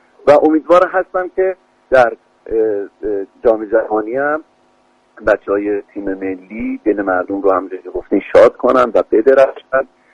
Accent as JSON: {"language": "Persian", "country": "Iran", "said": "یه ادای دل خیلی کوچیک داشته باشم به وطنم، به کشورم ایران"}